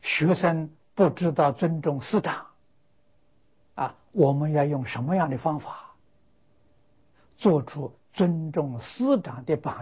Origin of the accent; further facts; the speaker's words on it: Lujiang, Anhui, China; 孝亲我的家乡安徽庐江县地方上的人士，还有一些佛门弟子，啊，他们大家发心，啊，将我父母的坟墓，重新修建起来。